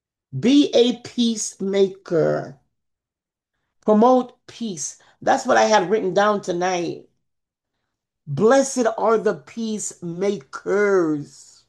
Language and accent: English; Palm Coast, Florida, United States; I am from Palm Coast.